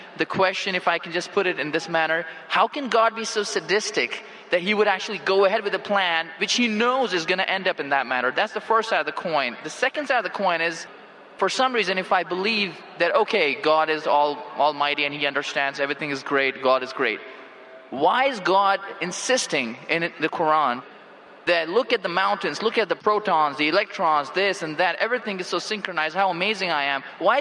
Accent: Phoenix, Arizona, United States; I'm from Phoenix, Arizona, in the United States.

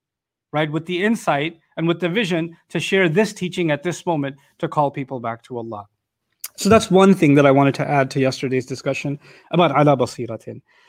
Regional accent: Pakistan; where I come from Pakistan or even India, etc., we use other names for God.

